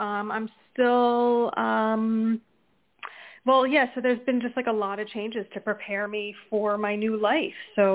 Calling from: New Jersey, United States; New Jersey.

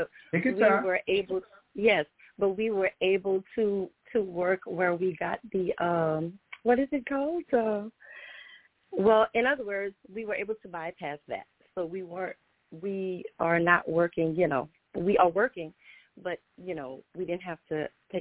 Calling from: Louisiana, United States; I'm calling from Louisiana.

